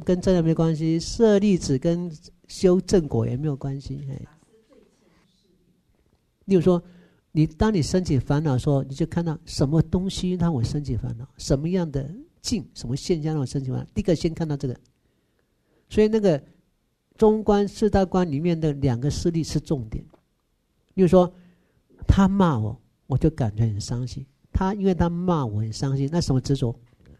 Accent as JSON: {"language": "Chinese", "country": "Taiwan", "said": "你看我们台湾人布施心多强"}